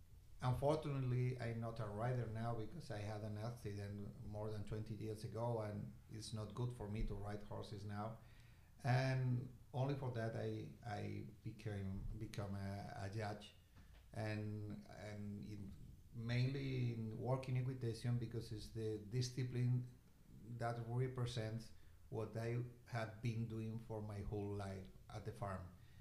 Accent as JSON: {"language": "English", "country": "Spain", "tie": "born or raised there", "second_language": "English", "said": "I'm from Spain. I born in a family of farmers. We have a farm there in Spain with a lot of cows and with cattle."}